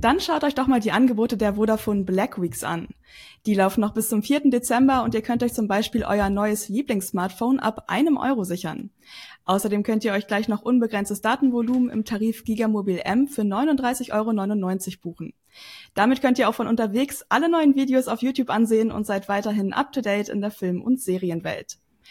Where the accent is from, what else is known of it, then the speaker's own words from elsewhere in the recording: Northern Germany, Germany; Ja, ich bin aus Norddeutschland.